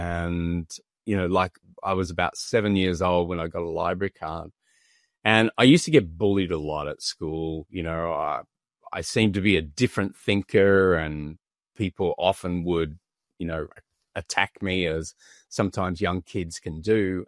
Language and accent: English; Melbourne, Victoria, Australia; born there; my parents were German and I was the very first child that was actually born in another country. I was born in Australia in Melbourne.